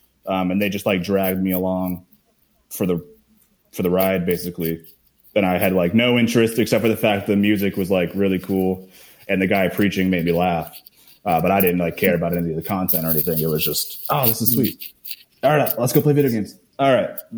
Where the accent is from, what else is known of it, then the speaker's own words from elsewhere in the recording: Seattle, Washington, United States; I'm from Seattle, born and raised in the heart of Seattle. I grew up like on Capitol Hill, and most people like leave Seattle and I'm too stubborn. I refuse. So I've been here my whole life.